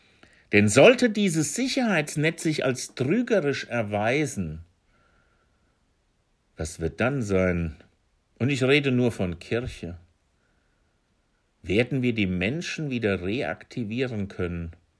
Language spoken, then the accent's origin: German; Hesse, Germany; born there; in meiner Heimatgegend im hessischen und heiligen Hinterland, eine evangelistische Gegend von Urzeiten an, in der bis heute in meiner Heimatgemeinde, in der ich geboren bin